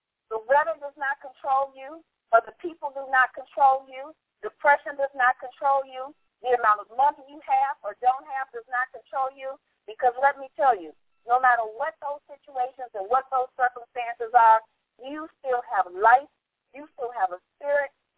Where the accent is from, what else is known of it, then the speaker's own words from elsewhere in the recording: Chicago, Illinois, United States; because I know in my hometown in Chicago, it's brutally cold, it's snowing, and all kinds of things.